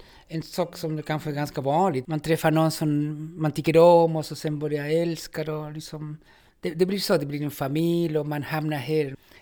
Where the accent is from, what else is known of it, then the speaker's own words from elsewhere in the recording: Tyringe, Skåne, Sweden; Jag känner mig också från Tyringe när de frågar